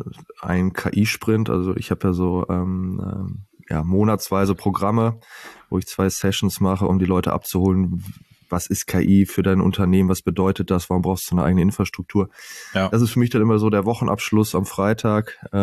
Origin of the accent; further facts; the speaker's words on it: North Rhine-Westphalia, Germany; Ich bin in der Nähe von Bielefeld, also im schönen Ostwestfalen, aufgewachsen. Mich hat es dann aber zum Studium, hat es mich an den Bodensee nach Konstanz gezogen.